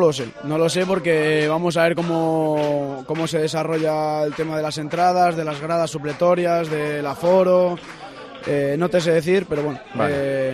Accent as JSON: {"language": "Spanish", "town": "Madrid", "region": "Community of Madrid", "country": "Spain", "said": "Sí, de Madrid."}